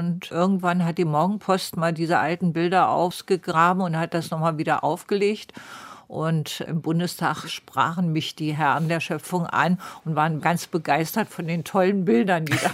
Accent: Eisenach, Thuringia, Germany; born there; ich die Einzige bin, die in Eisenach geboren worden ist, kurz nach dem Krieg.

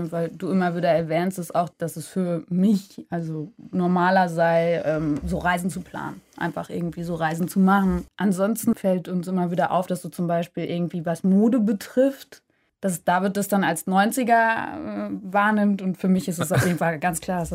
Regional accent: North Rhine-Westphalia, Germany; moved away as an adult; now in Berlin, Germany; als ich nach Berlin zum Studium gezogen bin, eben aus dem Westen kommt, aus Nordrhein-Westfalen.

